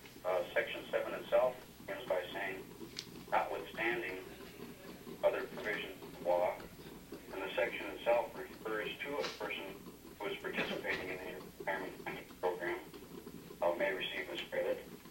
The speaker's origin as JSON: {"language": "English", "town": "Anchorage", "region": "Alaska", "country": "United States", "also_born_or_lived": "Fairbanks", "said": "Yes, Mr. Chairman, actually, I'm from Anchorage. Rich, I did live up in Fairbanks at one time."}